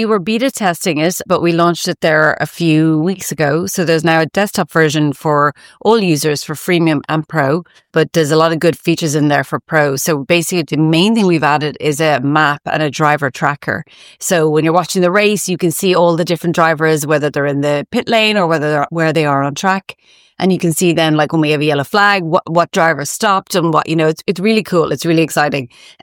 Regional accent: Ireland; now in Berlin, Germany; Yeah, so I'm currently in Berlin. I'm Irish, but I moved to Berlin a few years ago, but I kind of go back and forth between Ireland and Berlin.

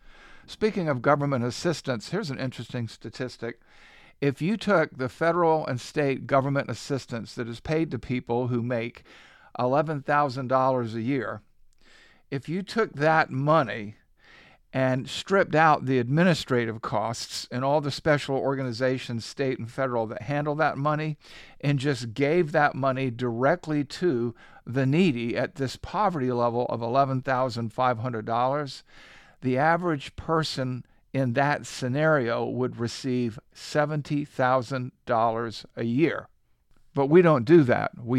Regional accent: Savannah, Georgia, United States; I'm going to be talking to you about my hometown in Savannah, Georgia

